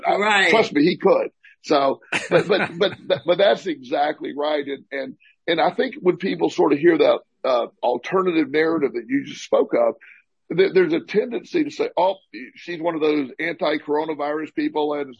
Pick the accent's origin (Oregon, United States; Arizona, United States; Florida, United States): Florida, United States; I grew up in Florida on the coast, so I know what that is